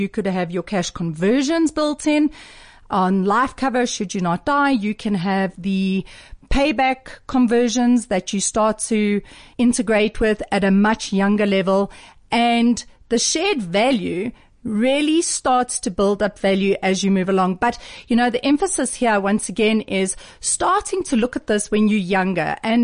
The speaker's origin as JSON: {"language": "English", "country": "South Africa", "said": "as a millennial traveling, that if I look back, I would have loved to have known that, because I think South African, I am South African"}